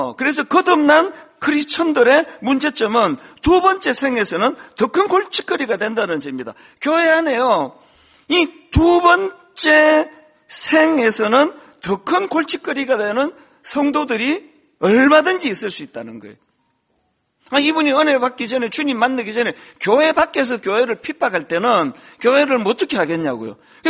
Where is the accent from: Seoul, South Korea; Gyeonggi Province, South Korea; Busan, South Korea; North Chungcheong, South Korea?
Gyeonggi Province, South Korea; Bundang; 제 아내하고 저하고 막 너무 막 이 촌놈 분당에서 온 두 사람이 좋아가지고